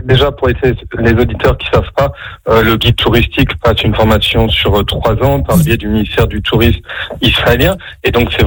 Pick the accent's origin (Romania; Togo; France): France; moved away as an adult; à 4000 km, j'ai grandi en France, jusqu'à l'âge de 18 ans.